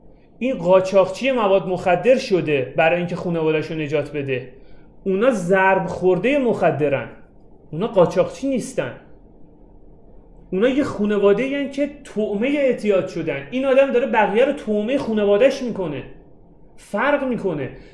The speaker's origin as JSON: {"language": "Persian", "town": "Abadan", "region": "Khuzestan", "country": "Iran", "said": "آقا من این که از آبادان اومدم میگم چرا دو نفر جلوی تاکسی میشینن"}